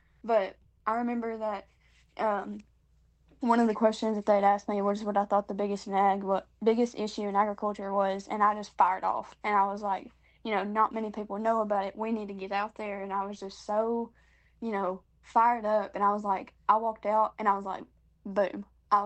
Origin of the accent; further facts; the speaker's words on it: Tennessee, United States; our chapter, which I'm from Dyer County, so our chapter kind of sees who wants to run for region office